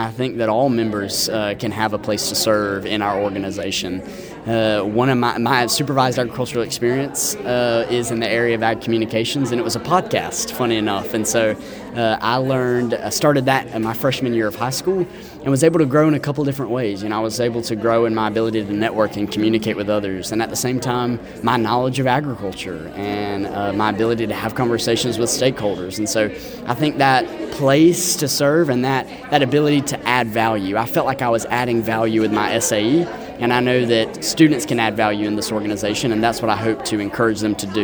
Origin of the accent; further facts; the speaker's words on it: Georgia, United States; Yeah, so I grew up in Southeast Georgia in the Coffee High FFA chapter, about 3.5 hours south of Atlanta, so a rural ag background.